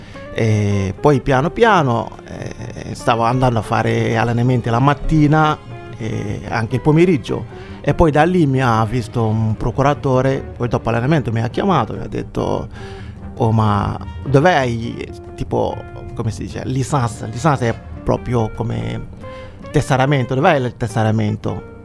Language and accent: Italian; Dakar, Senegal; sono un ragazzo senegalese che vengo dal Senegal